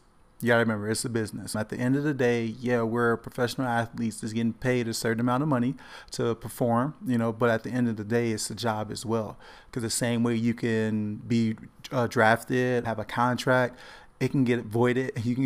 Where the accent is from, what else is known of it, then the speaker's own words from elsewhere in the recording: Los Angeles, California, United States; I'm from Los Angeles, California.